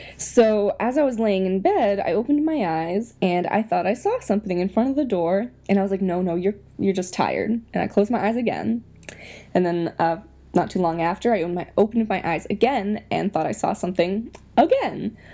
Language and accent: English; Maine, United States; Like I said, I'm from Maine